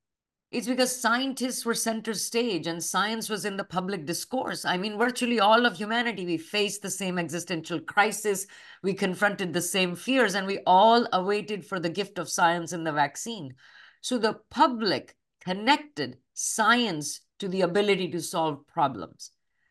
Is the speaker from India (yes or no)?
yes; India; You know, I grew up in India on the campus of an engineering institution.